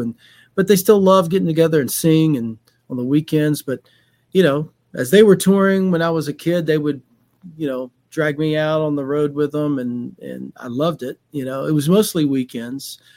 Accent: Alabama, United States; Well, I'm from Alabama, as I mentioned, and my family, I come from a musical family

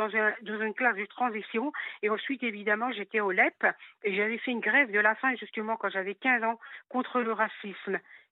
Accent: Mulhouse, Grand Est, France; Donc, j'ai vécu mon enfance à Mulhouse, en Alsace.

